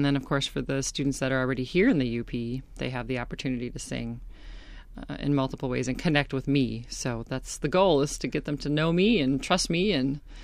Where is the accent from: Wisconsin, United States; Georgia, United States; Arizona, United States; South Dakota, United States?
Wisconsin, United States; Green Bay; we saw it as a really good opportunity to sort of come back home, since I'm from Green Bay.